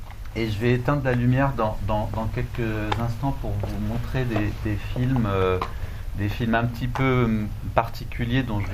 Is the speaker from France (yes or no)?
yes; France; c'est parce qu'on est Français